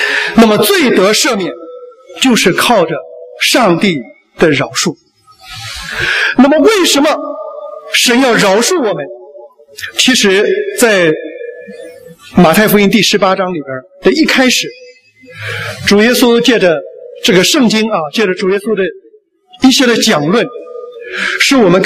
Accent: China; 我们中国人在追求做人上人，吃得苦中苦要干什么？要做人上人。

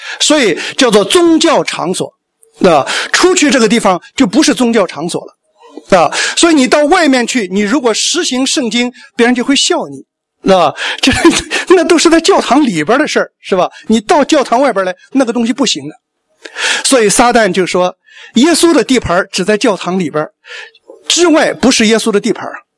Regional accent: China; 我们中国人向中国人认错吗？我们的政府向我们的民间做过多少错的事，真正认过吗？

